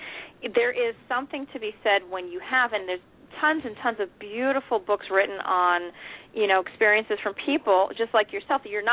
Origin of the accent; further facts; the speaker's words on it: New York, United States; all those memories kept flooding back in as a New Yorker, a native New Yorker.